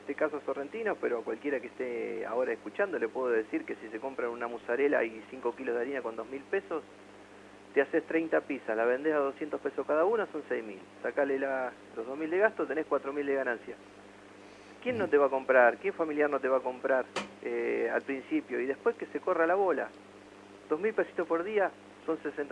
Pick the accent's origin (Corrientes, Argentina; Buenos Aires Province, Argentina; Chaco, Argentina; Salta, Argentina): Buenos Aires Province, Argentina; Bahía Blanca; now in Buenos Aires, Argentina; Bueno, soy muchacho de Bahía Blanca